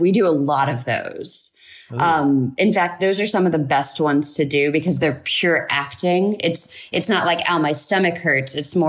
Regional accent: St. Louis, Missouri, United States; now in McLean, United States; I live in McLean right now, originally from St. Louis, Missouri, but spent some time like overseas for a little while.

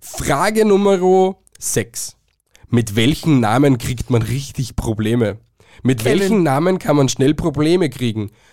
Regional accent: Austria; Es gibt ein paar Semmel und ein paar Brotdinger da bei uns in Österreich.

